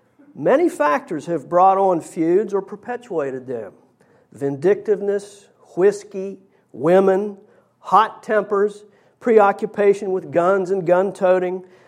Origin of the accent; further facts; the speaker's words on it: West Virginia, United States; believe me, growing up in West Virginia, I have heard this one or variations of it a gazillion times.